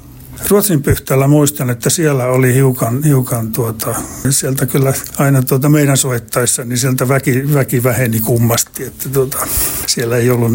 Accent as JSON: {"language": "Finnish", "town": "Kajaani", "region": "Kainuu", "country": "Finland", "said": "Tulin tuolta Kajaanista tänne kouluun"}